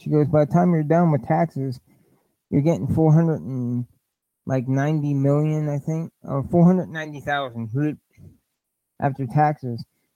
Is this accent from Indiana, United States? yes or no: yes; Lafayette, Indiana, United States; because this is my hometown, Lafayette, and you throw a boomerang, it would hit Delphi and come back.